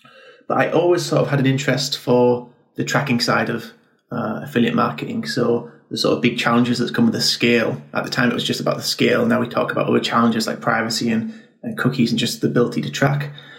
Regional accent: Northern England, United Kingdom; now in London, United Kingdom; So I was raised in Northern England, as you might have heard from my accent or gathered that.

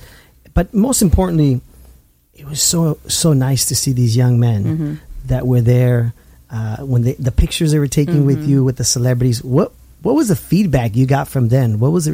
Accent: Santa Ana, California, United States; And it was dear to my heart because I grew up in Santa Ana.

